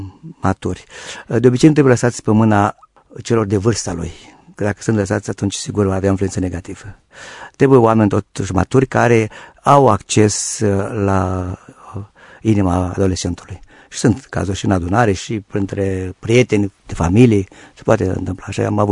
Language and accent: Romanian; Moldavia, Romania; soția e munteancă, eu sunt moldovean